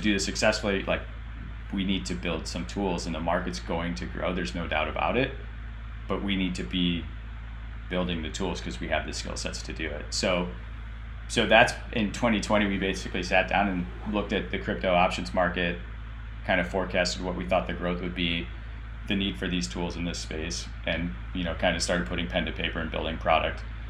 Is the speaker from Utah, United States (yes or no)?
no; Chicago, Illinois, United States; So he and I, Greg grew up in California and I grew up in Chicago.